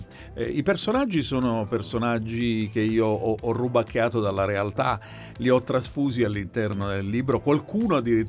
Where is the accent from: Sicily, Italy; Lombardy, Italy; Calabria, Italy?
Sicily, Italy; Catania; Io faccio riferimento ovviamente a Catania perché sono catanese